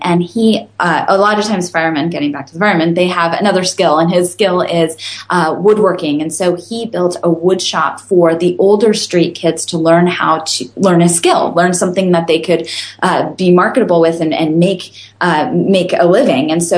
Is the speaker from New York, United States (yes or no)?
no; Santa Cruz, California, United States; I was born and raised in Santa Cruz.